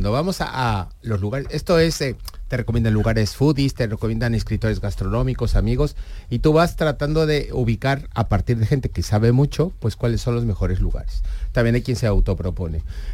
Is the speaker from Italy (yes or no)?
no; Mexico; now in Malaga, Spain; yo soy mexicano. Lo que pasa es que como tu compañero, llevo ya 27 años viviendo en Málaga y vacacionando en Málaga desde 1980.